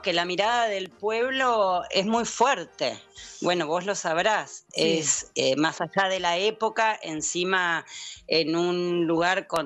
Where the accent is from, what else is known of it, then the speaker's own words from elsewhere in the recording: Ameguino, Buenos Aires Province, Argentina; Yo soy de Ameguino